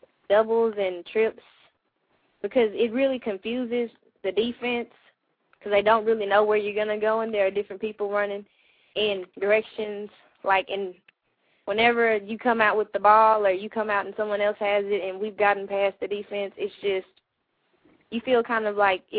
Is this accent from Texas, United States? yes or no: yes; Marshall, Texas, United States; also born or lived in Texarkana; I'm number 5, and I play wide receiver. I grew up in Texarkana, moved to Marshall when I was pretty little. And, I mean, I've been living here.